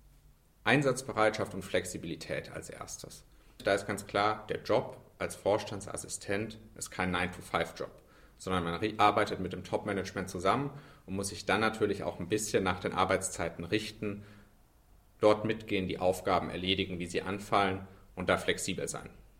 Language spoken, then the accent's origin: German; Southern Germany, Germany; Ich glaube, als Süddeutscher kann ich sagen